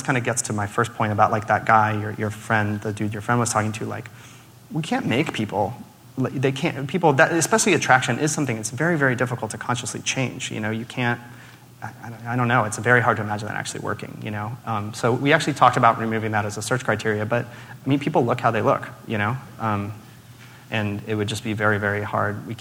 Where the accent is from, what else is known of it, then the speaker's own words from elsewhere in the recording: Little Rock, Arkansas, United States; You know, I grew up in Little Rock, and I went to Central High, which was, like, the high school in the South that was integrated per force by Eisenhower.